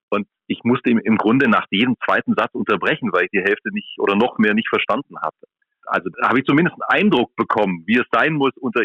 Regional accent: Ehingen, Baden-Württemberg, Germany; Ich komme aus Ehingen, das ist eine kleine Stadt in Baden-Württemberg

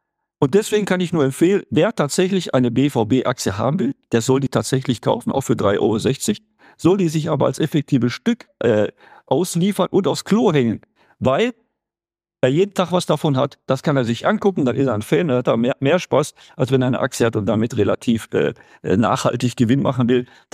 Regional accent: Dortmund, North Rhine-Westphalia, Germany; Ich bin aus Dortmund und vielleicht voreingenommen.

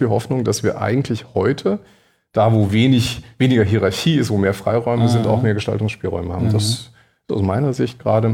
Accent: Berlin, Germany; Ich komme ja aus Berlin, ne?

